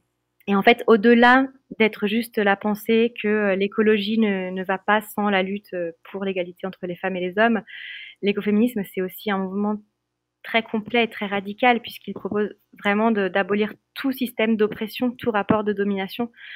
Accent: France; je suis française, européenne, et que c'est pas ma région, c'est pas mon territoire

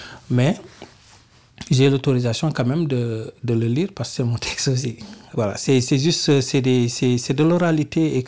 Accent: Senegal; parce que moi je suis sénégalais

